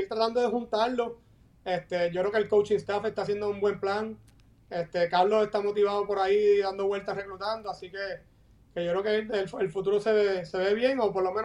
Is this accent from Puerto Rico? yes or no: yes; Mayagüez, Puerto Rico; como si hubieran nacido y criado como yo en Mayagüez, como todo nacido y criado en Puerto Rico